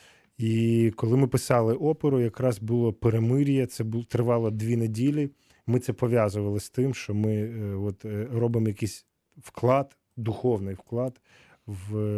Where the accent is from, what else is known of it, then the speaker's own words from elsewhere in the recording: Ivano-Frankivsk, Ivano-Frankivsk Oblast, Ukraine; born there; Ви знаєте, от я народився в Івано-Франківську.